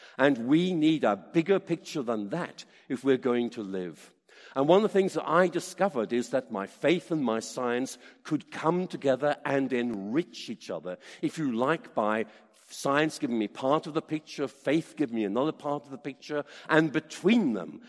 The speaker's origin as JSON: {"language": "English", "town": "Oxford", "region": "South East England", "country": "United Kingdom", "said": "I'm from Oxford"}